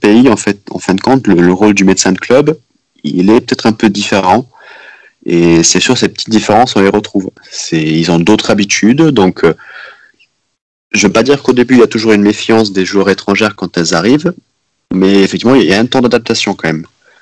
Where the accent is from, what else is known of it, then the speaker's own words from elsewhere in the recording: Luxembourg; moi, je suis luxembourgeois. Et c'est vrai que moi, je parle quatre langues couramment. Donc, moi, je peux changer du français à l'allemand, à l'anglais, en une phrase sans me poser la question.